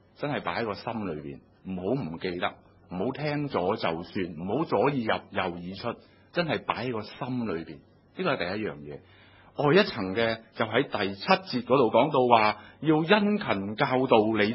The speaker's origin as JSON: {"language": "Cantonese", "country": "Hong Kong", "said": "今日我哋香港人呢，喺香港生活嘅节奏呢係非常之忙碌嘅。"}